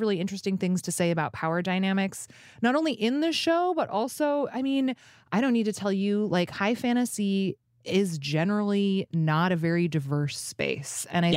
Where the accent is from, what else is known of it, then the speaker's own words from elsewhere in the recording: Alaska, United States; My like American geography is terrible because growing up in Alaska, everything is just small and to the south.